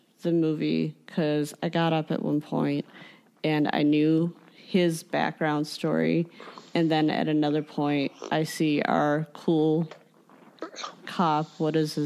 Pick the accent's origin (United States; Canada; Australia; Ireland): Ireland; As an Irish person, I totally was like, yeah, that should actually make sense.